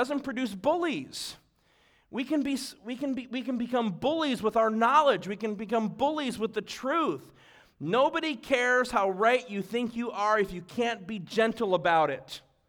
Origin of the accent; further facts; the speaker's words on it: Yuba City, California, United States; Now, I'm from Yuba City, so I don't have chains.